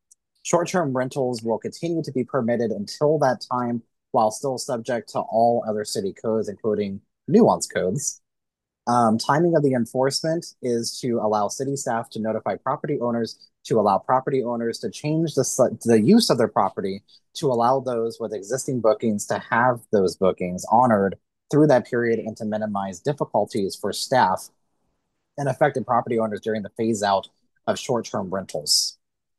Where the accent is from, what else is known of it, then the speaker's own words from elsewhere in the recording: Missouri, United States; And I grew up in Missouri, and I don't think that I know of any that have done it in Missouri